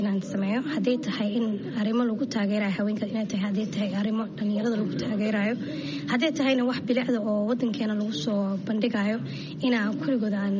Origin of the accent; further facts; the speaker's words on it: Toronto, Ontario, Canada; walaal waxaan ka imaaday Kanada, khaasatan magaalada Toronto. Waa meeshaan ku dhashay, kusoo koray, iskool iyo jaamacadna kusoo dhigtay.